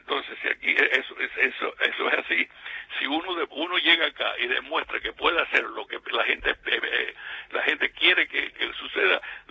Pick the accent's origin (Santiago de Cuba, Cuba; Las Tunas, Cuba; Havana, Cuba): Havana, Cuba; born there; moved away as an adult; Yo nací en La Habana, Cuba. Yo llegué a este país, hablando de inmigrantes, yo llegué a este país cuando tenía 20 años. Tengo 75 ahora. Entonces soy un cubano agringado. Yo llegué acá con $10 en el bolsillo, no hablaba inglés.